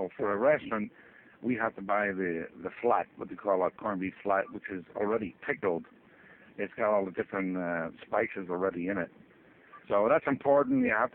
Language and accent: English; Ireland; moved away; Well, actually, the funny thing is, in Ireland, when I grew up in Ireland, we didn't have biscuit.